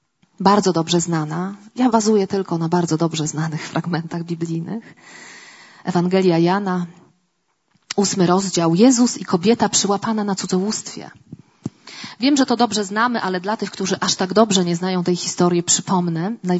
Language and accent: Polish; coast, Poland; Ja pochodzę z nadmorza.